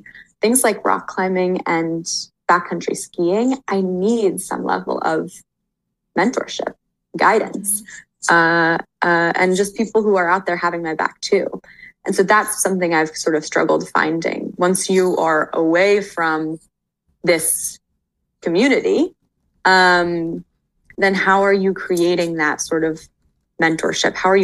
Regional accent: Boulder, Colorado, United States; Yeah, I grew up in Boulder, Colorado, and I was really lucky to grow up there.

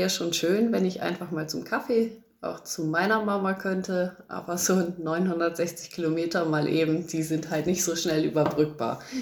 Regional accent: Schleswig-Holstein, Germany; now in Allgäu, Germany; Ich komme nicht von hier, ich komme aus dem Speckgürtel Hamburgs, okay. Aus dem südlichen Zipfel Schleswig-Holsteins und bin der Liebe wegen hierher gezogen, vor jetzt 13 Jahren.

